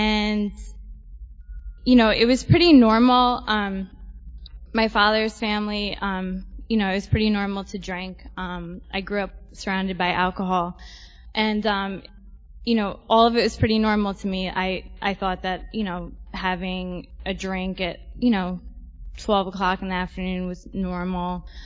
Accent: Brooklyn, New York, United States; I grew up in Park Slope, Brooklyn.

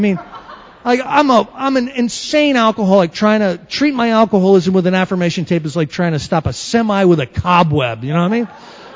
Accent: Northeast, United States; I'm from the Northeast.

